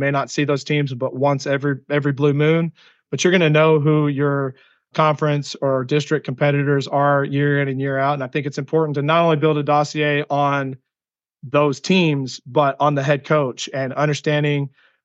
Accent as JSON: {"language": "English", "town": "Abilene", "region": "Texas", "country": "United States", "tie": "born or raised there", "said": "here in Abilene, Texas. And so getting an opportunity to come back to my hometown where my wife is also from here at McMurray has been a tremendous blessing for me and my family"}